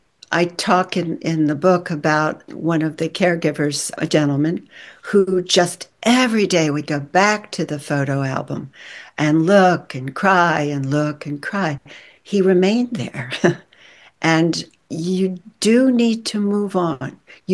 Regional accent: Wilmington, Delaware, United States; I said, I'm from Wilmington, Delaware.

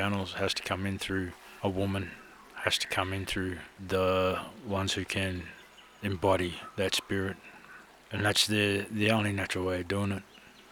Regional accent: New South Wales, Australia; I'm from the Gitabal and Ngarrukul people of the Northern Rivers. So it's around Mount Lindsay and Mount Warning, Mulumbini, Momoli and Jargonbunj.

